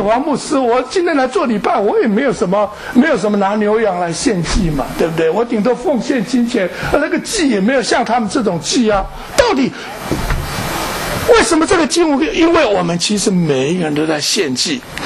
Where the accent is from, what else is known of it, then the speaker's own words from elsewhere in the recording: China; 这 Barry 就好几个，都是我们中国人来的，你知道吗？我们中国人很没信心的，你看到没有？